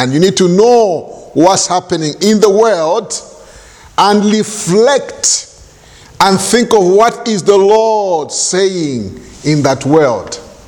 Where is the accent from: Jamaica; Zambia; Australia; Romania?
Zambia; I've been in this country nearly coming to 18 years. I grew up in Zambia. My parents were, evangelical, I would say, more or less.